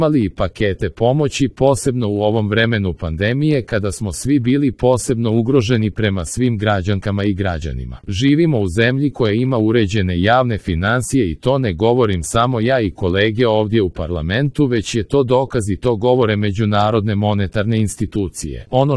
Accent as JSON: {"language": "Serbian", "region": "Sandžak", "country": "Serbia", "said": "ja dolazim iz Sandžaka, iz dijela Srbije gdje se ta propala privatizacija i tekako osjetila"}